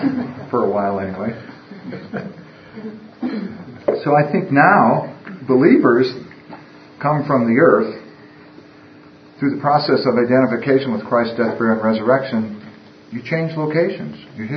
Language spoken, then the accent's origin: English; Illinois, United States; Like if you grew up in Illinois like I did, I came out here sounding like I was from Illinois.